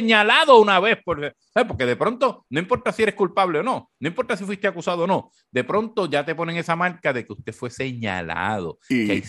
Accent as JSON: {"language": "Spanish", "town": "Corozal", "country": "Puerto Rico", "said": "el Colegio de la Sagrada Familia en Corozal, de donde yo soy."}